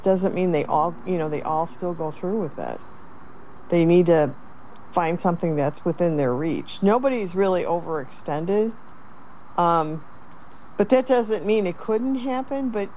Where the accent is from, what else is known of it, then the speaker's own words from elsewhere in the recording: Chicago, Illinois, United States; Yeah, we're from Chicago. We know how this goes.